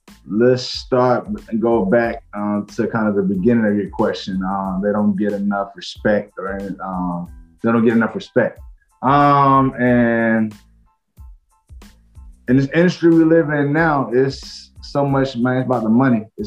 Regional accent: Atlanta, Georgia, United States; So I'm from Atlanta. I'm from here. This is my city, man. So I was born here. So I ain't just no transplant. I'm from here for real.

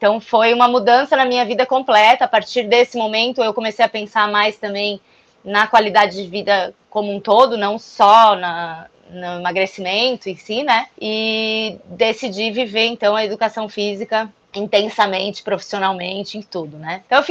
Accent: São Paulo, Brazil; moved away as an adult; Eu estava em São Paulo ainda, né? Eu vim pra cá com 23 anos, né? Então faz 20 anos que eu tô aqui. Vivi 23 anos lá.

